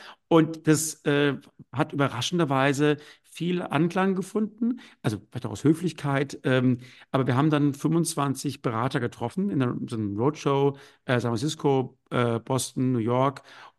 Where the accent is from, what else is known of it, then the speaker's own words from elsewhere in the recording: Karlsruhe, Baden-Württemberg, Germany; bin aufgewachsen in Karlsruhe, habe da bei der Deutschen Bank ein duales Studium gemacht und habe dann noch Wirtschaftswissenschaft studiert in Witten-Herdecke und in Austin, Texas